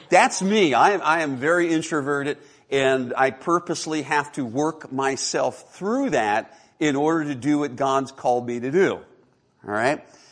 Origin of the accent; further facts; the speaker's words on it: Delaware, United States; when we lived on the East Coast, I grew up in Delaware.